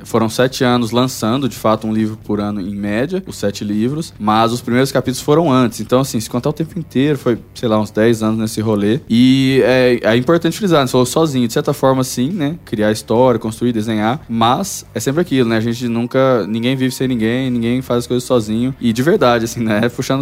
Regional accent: Uberlândia, Minas Gerais, Brazil; eu nasci em Uberlândia, Minas Gerais, interior. A família da minha mãe veio de uma cidade de 2 mil habitantes. Então, meu mundo era Minas Gerais. Até os 20 anos eu não tinha saído de Minas Gerais

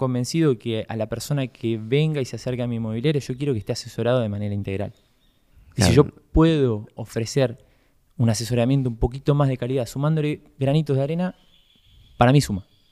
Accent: Carmen de Areco, Buenos Aires Province, Argentina; mi infancia, mi adolescencia transcurrió todo en Carmen de Areco, obvio.

